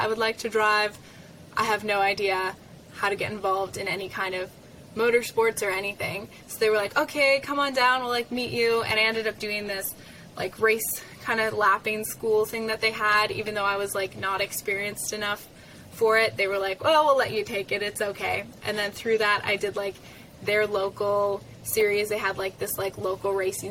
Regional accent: Ottawa, Ontario, Canada; I was working for this driver development company that does like simulator work and stuff in Ottawa, my hometown.

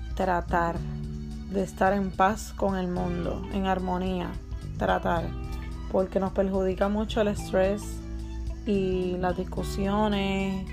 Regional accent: Puerto Rico; now in Florida, United States; Soy puertorriqueña y vivo en la Florida por el momento.

